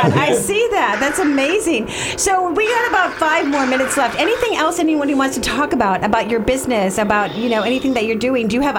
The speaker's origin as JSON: {"language": "English", "region": "Wisconsin", "country": "United States", "tie": "born or raised there", "said": "See, that's why I like them so much. They're from my hometown."}